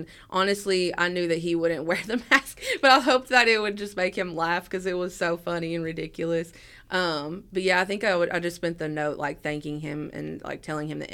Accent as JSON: {"language": "English", "region": "Appalachia", "country": "United States", "said": "Like, I'm from Appalachia, and what drew me to this project was doing something that women throughout history in Appalachia and Kentucky have done"}